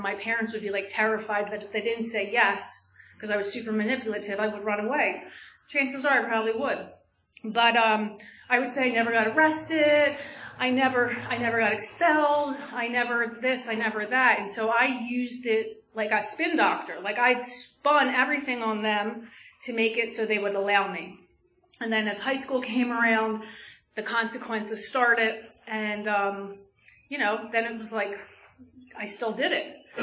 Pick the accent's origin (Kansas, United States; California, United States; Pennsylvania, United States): Pennsylvania, United States; Holland; So I come from Bucks County. I mean, I grew up in Holland, which is right next to Newtown